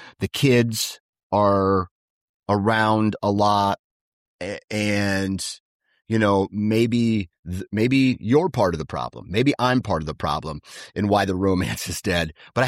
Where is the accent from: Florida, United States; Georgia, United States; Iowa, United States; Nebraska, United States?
Iowa, United States; because I'm from Iowa